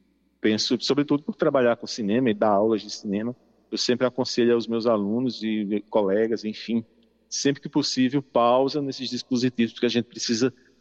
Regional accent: João Pessoa, Paraíba, Brazil; Matei um pouco da saudade da minha terra querida, Paraíba, João Pessoa.

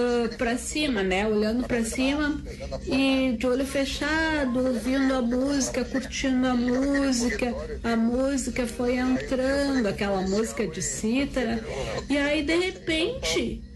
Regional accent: Porto Alegre, Rio Grande do Sul, Brazil; eu sou de Porto Alegre, bairro Farroupilha.

